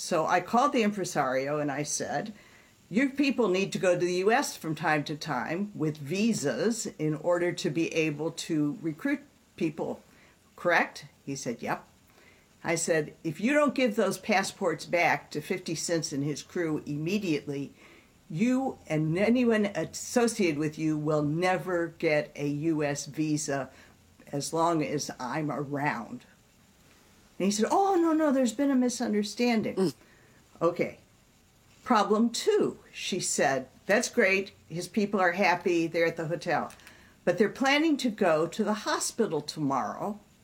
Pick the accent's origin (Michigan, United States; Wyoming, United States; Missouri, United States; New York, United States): Michigan, United States; Detroit; I grew up in Detroit.